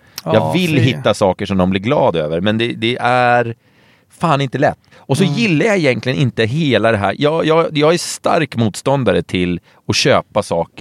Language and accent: Swedish; Norrtälje, Stockholm County, Sweden; Jag kommer från Norrtälje, och där säger man inte ä.